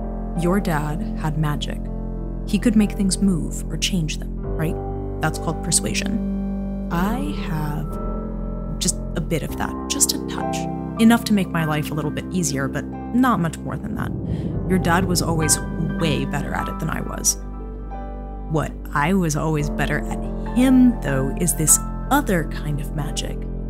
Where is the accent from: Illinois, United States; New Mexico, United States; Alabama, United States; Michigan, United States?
Michigan, United States; moved away as an adult; now in Vancouver, Canada; I'm from Michigan originally, but now I live in this awesome, magical city called Vancouver.